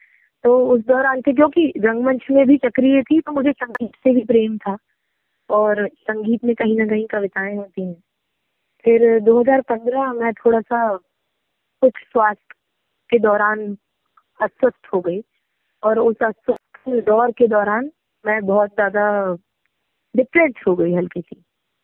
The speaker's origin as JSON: {"language": "Hindi", "town": "Bhopal", "region": "Madhya Pradesh", "country": "India", "tie": "born there", "said": "मैं भोपाल मध्य प्रदेश से हूँ, मेरी पैदाइश स्थान भी वही है, भोपाल मध्य प्रदेश।"}